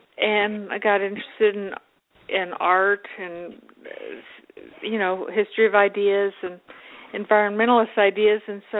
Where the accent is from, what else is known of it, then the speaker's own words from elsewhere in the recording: El Paso, Texas, United States; moved away as an adult; now in Athens, United States; But I grew up in El Paso, Texas. Got my PhD at the University of Washington and came to Athens, Georgia in 1973. I spent 38 years, wonderful years here.